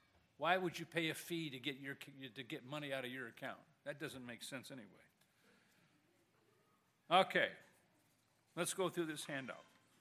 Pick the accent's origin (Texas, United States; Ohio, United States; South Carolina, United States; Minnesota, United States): Ohio, United States; Toledo; I grew up with Dave in Toledo.